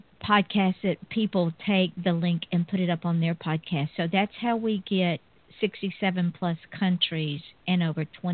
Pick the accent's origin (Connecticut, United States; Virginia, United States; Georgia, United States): Georgia, United States; now in Florida, United States; I am originally from Georgia and I moved to Florida in 2006, and I thought I had lost my accent, but people keep telling me I haven't.